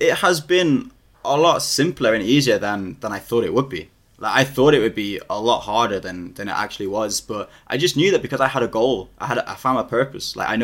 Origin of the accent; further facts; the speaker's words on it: Liverpool, North West England, United Kingdom; also born or lived in Birmingham; yeah, I'm from Liverpool, born and raised. I did live in Birmingham for a while.